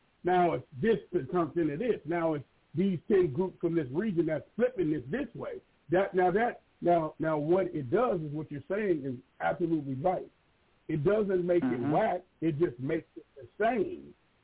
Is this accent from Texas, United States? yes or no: no; Brooklyn, New York, United States; My whole project used to bump y'all. I'm from Brooklyn.